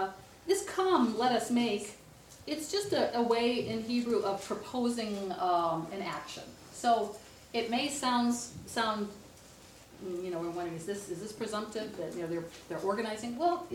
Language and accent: English; Chicago, Illinois, United States; And I'm being from Chicago with the Willis Tower, the former Sears Tower.